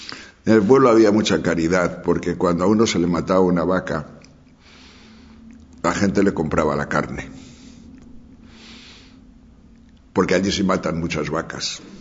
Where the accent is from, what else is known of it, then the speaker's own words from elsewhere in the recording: Castile and León, Spain; Mi pueblo era un pueblo. Yo solo viví, y no mucho tiempo, algún tiempo en la niñez en mi pueblo. La sensación que tengo era muy buena, porque era gente como limpia, ordenada. Allí mandaba el cura y el maestro. Era un pueblo pequeño de la montaña de León.